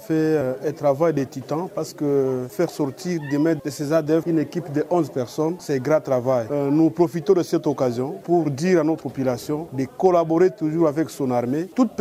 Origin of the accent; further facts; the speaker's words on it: Beni, North Kivu, DR Congo; de collaborer avec l'armée pour que la paix revienne chez nous à Beni.